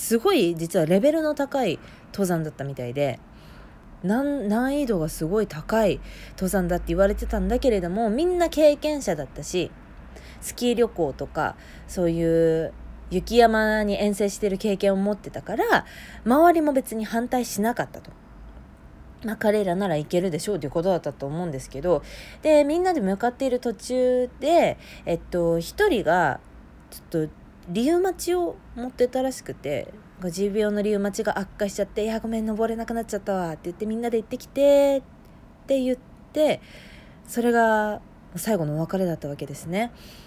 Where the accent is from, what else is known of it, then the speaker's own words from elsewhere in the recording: Hokkaido, Japan; マイナス30度って、私北海道出身なんですけど全く体感したこともないんですが